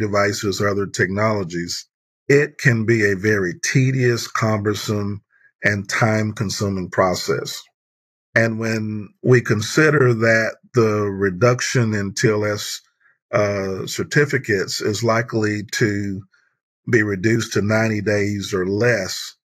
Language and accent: English; Gulfport, Mississippi, United States; I grew up in Gulfport, Mississippi, in the middle of what many would call hurricane country.